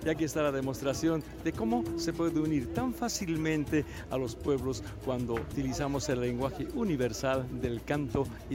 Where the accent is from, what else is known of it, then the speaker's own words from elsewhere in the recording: Bolivia; vengo desde Bolivia y voy a enviar un gran saludo